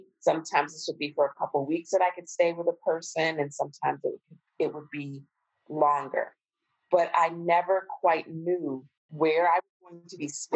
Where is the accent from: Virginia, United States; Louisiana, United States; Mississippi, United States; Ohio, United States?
Ohio, United States; Cincinnati; I remember being in Cincinnati, which is my hometown